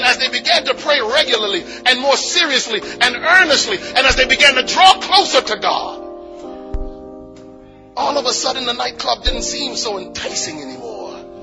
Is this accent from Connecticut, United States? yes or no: yes; Connecticut, United States; You know, I'm from Connecticut, so, you know, we would just pretend we were from Brooklyn sometimes.